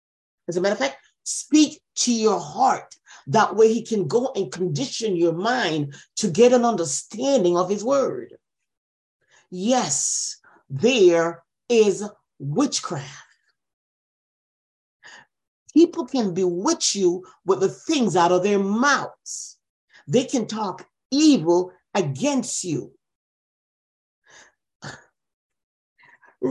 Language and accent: English; Jamaica; The country that I'm from Jamaica, and I hear about magic all the time.